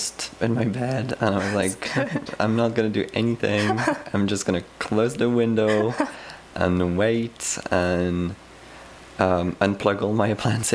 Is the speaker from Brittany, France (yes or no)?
yes; Brittany, France; English is a second language; I'm from Brittany, France, and so we get, like, storms of wind